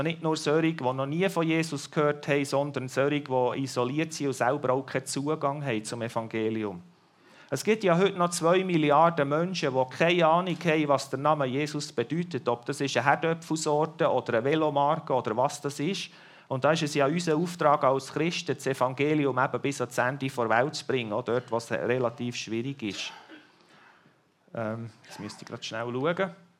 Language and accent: German; Australia; German is a second language; Wir sind extra aus Australien angereist. Wir sind Australier, wir wohnen in Australien. Allerdings bin ich in Goldiville oben aufgewachsen und darum kann ich noch ein bisschen Deutsch.